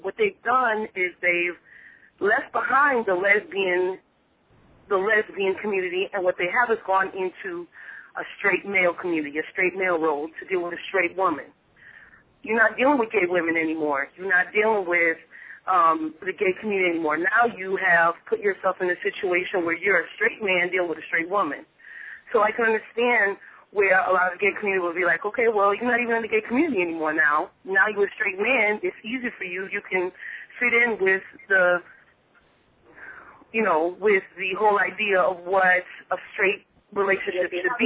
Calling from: Sarasota, Florida, United States; I'm calling from Sarasota, Florida.

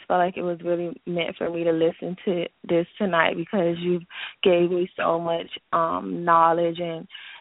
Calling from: Miami, Florida, United States; I'm calling from Miami.

